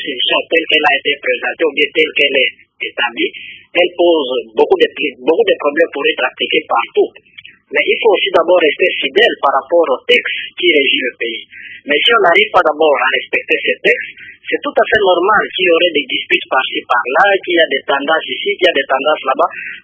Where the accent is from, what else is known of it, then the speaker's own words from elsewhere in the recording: DR Congo; c'est que chez nous au Congo